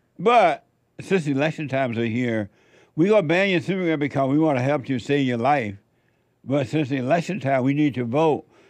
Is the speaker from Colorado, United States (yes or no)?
no; Alabama, United States; But I remember growing up in Alabama, and I knew several of my young cousins and things that smoked cigarettes.